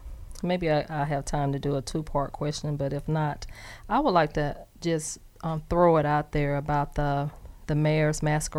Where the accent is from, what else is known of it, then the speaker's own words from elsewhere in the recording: Columbus, Ohio, United States; I'm from Columbus too